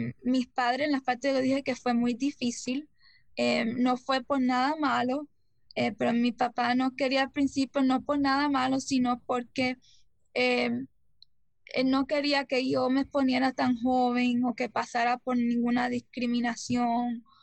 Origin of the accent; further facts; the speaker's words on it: Cuba; por lo menos de donde yo soy, como cubana, todo le hacen risa